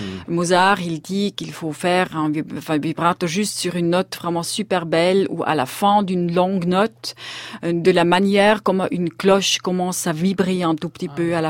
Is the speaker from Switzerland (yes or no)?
yes; Switzerland; d'aller vivre en Suisse pour être un peu proche d'une partie de la famille. Et voilà, c'est comme ça que ça fait que je suis suissesse.